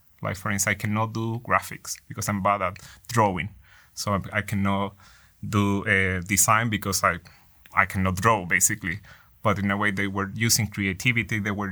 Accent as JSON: {"language": "English", "country": "Chile", "said": "It's very significant for me because I'm from there. I'm from Chile."}